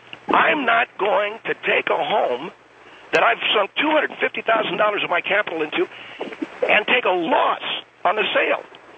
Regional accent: California, United States; I'm from California. You know, my wife and I both hail from California.

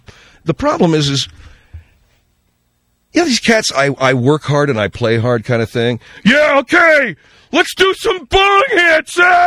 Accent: Canada; hi, did you notice I'm from Canada

